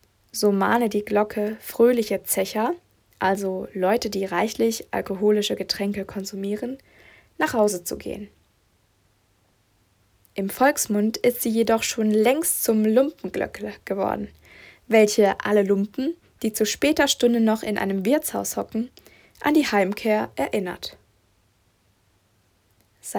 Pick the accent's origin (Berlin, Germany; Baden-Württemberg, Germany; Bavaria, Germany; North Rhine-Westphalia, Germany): Baden-Württemberg, Germany; Mosbach; Nun aber zum wahren Namen meiner Heimatstadt. Sie lautet Mosbach. Mosbach hat um die 25.000 Einwohner und liegt ziemlich genau in der Mitte zwischen Heidelberg und Heilbronn.